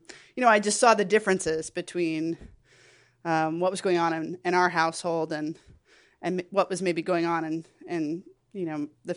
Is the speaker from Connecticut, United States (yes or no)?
yes; Connecticut, United States; Sure. So I grew up in Central Connecticut, single parent, only child household.